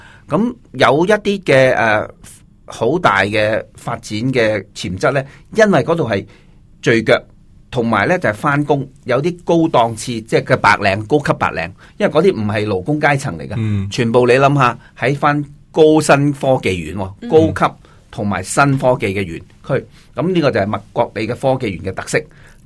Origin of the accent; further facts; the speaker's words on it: China; now in Australia; 呢啲都系我哋中国人喜欢落脚嘅